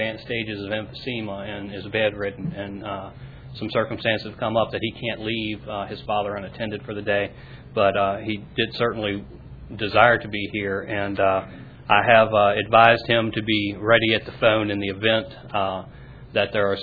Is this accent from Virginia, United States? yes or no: yes; Virginia Beach, Virginia, United States; I'm an attorney from Virginia Beach